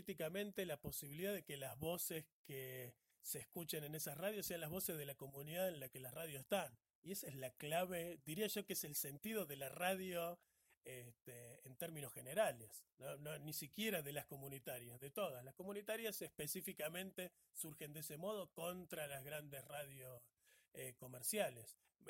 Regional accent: Córdoba, Argentina; yo soy de Córdoba

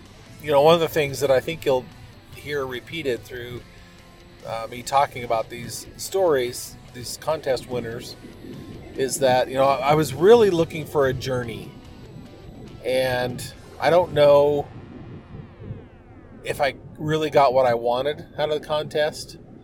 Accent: Montana, United States; It's totally different than what I grew up with in Montana or being in California kind of heat.

